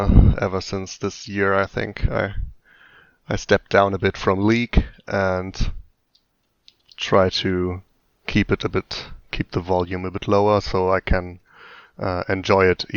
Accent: Germany; I'm from Germany and live in Berlin. I'm 28 years old now

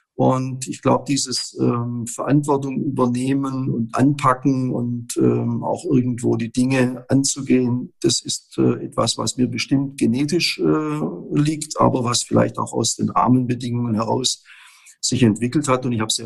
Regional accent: Baden-Württemberg, Germany; Ich bin auf den Fildern hier vor den Toren Stuttgarts aufgewachsen

